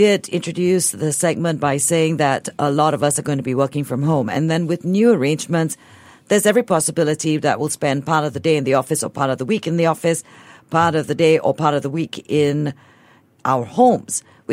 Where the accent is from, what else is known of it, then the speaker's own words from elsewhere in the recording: Singapore; I am Singaporean.